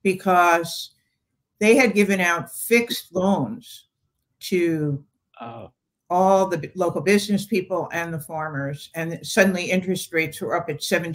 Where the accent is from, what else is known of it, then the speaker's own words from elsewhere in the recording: New York, United States; I came from New York, had returned there after college and went to journalism school in New York at Columbia.